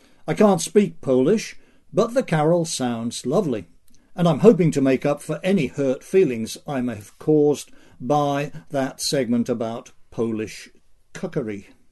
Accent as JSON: {"language": "English", "region": "East Midlands", "country": "United Kingdom", "tie": "born or raised there", "said": "not far from my hometown in the East Midlands of England."}